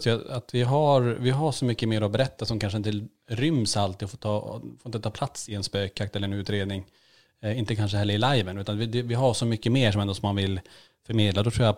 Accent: Kiruna, Norrbotten County, Sweden; born there; Vi är ju född i Kiruna. Längst upp i Norrland.

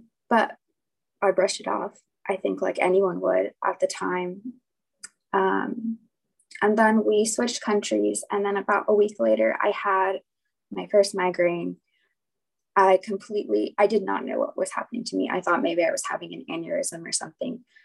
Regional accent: San Diego, California, United States; I'm 27 and I'm from San Diego.

